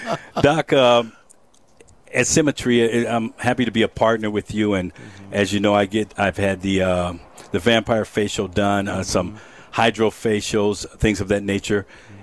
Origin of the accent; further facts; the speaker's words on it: San Diego, California, United States; I'm from San Diego, so you know I'm a Charger fan.